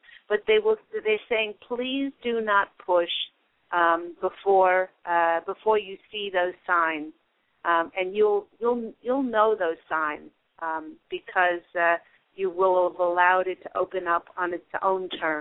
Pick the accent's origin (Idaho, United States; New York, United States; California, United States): New York, United States; From Syracuse, New York. I'm a former New York girl.